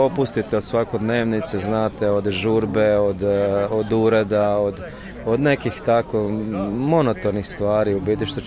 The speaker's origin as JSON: {"language": "Croatian", "town": "Osijek", "region": "Osijek-Baranja County", "country": "Croatia", "said": "dolazim iz Osijeka"}